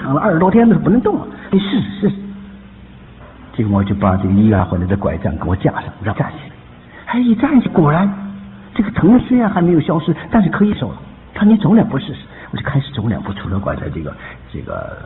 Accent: China; 作为一个中国人，看着中国的强大起来

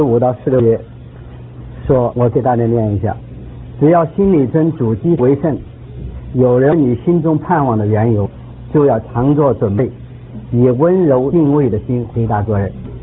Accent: China; 反正我是从小大陆长大，所以受了很多无神论的教育。

